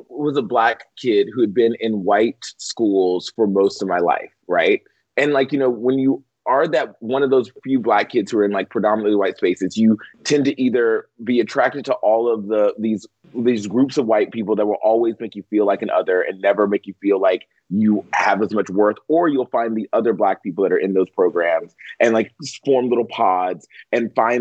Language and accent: English; the South, United States; I grew up in the South, right? And so in the South, there are certain things that are like very plain spoken, right?